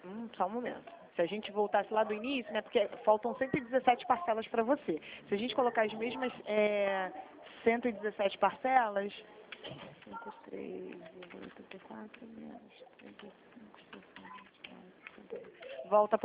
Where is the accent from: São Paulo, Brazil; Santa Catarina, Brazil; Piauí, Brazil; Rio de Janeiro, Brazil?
Rio de Janeiro, Brazil; eu sou aqui de Jacarepaguá.